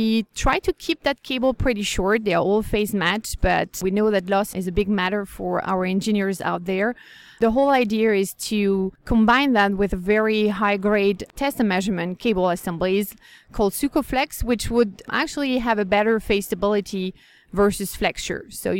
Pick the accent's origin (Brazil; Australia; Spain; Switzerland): Switzerland; English is a second language; I come from Switzerland.